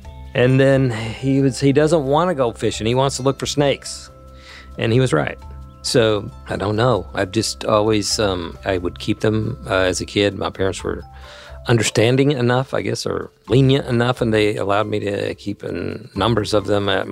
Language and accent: English; Texas, United States; I've got photos my parents took of me when I was must have been three with a horned lizard in my hand growing up in Texas.